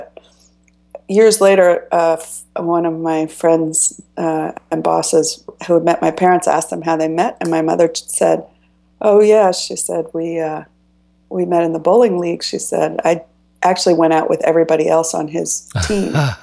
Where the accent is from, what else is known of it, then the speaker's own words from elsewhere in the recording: Miami, Florida, United States; No, actually, exactly the opposite. I grew up in Miami, Florida.